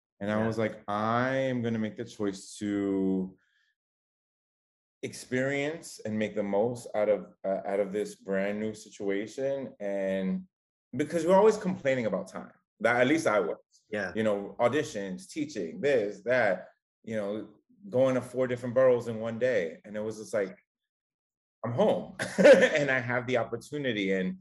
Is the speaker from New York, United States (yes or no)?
yes; New York City, New York, United States; loosely based on my experience as a young kid growing up in the Bronx